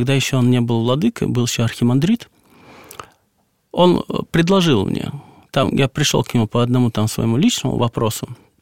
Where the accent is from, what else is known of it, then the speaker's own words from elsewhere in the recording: Moscow, Russia; потому что я москвич